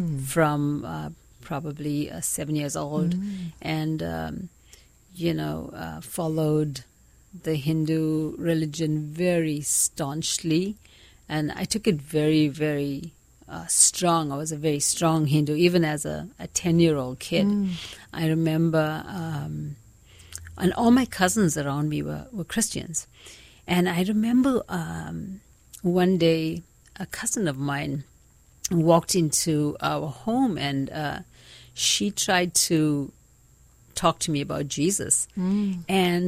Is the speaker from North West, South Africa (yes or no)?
no; Durban, KwaZulu-Natal, South Africa; moved away as an adult; I grew up in Durban, South Africa. That's where I was born. Yeah. And it's called Reservoir Hills. That's where I went to school. And that's where I lived